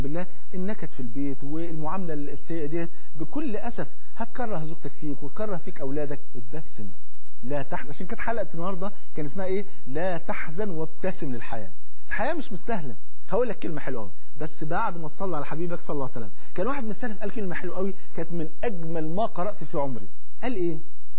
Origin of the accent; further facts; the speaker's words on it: Egypt; تعرف الفول عندنا في مصر فرض عين